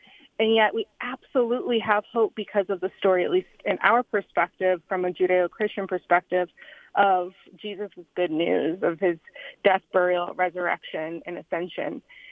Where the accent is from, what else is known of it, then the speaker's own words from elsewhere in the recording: Houston, Texas, United States; But I was originally born and raised in Houston.